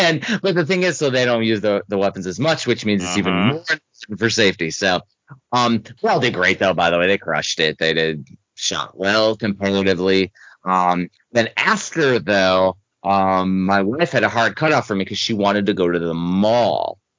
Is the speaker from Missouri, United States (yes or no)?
no; Georgia, United States; Like I'm telling you, I came from Georgia. There was a damn desert of retro games in Georgia.